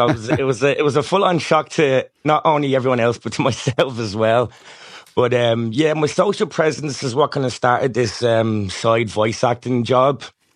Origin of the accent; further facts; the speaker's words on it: Ireland; accent: Irish; so being Irish off the bat was pretty easy because I didn't have to have a certain Irish accent.